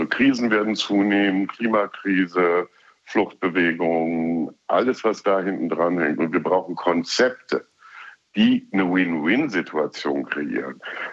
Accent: Germany; Also ich bin ja Deutscher, aufgewachsen in Frieden und kein Krieg und nie.

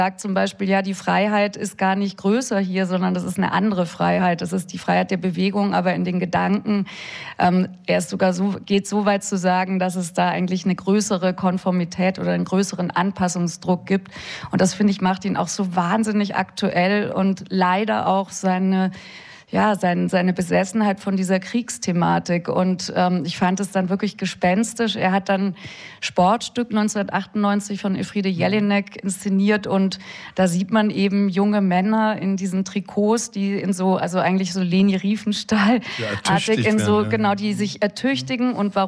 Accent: West Germany, Germany; Ja, also ich bin selber aus dem Westen.

